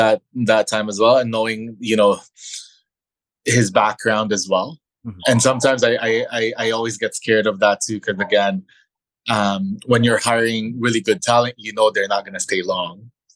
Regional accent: Canada; I'm also Filipino. I did grow up here in Canada.

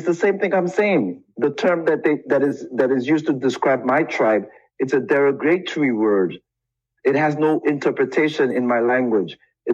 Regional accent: United States; I see a lot of Americans, I grew up in America, I see a lot of Americans saying ashe, ashe, ashe

